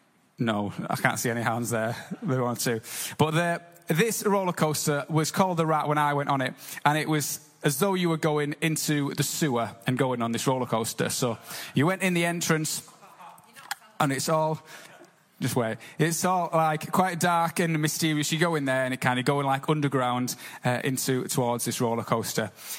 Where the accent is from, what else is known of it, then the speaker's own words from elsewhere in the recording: North East England, United Kingdom; But when I was younger, as most of you know, I grew up in the Northeast, so the theme park that we went to most of the time was Lightwater Valley.